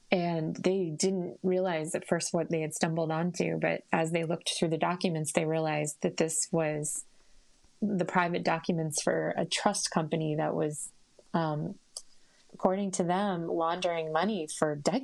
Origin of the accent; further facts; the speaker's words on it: United States; which is, as you know, I'm an American journalist, completely out of the question.